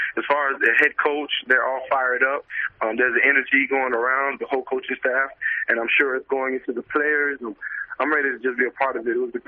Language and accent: English; North Miami Beach, Florida, United States; North Miami Beach.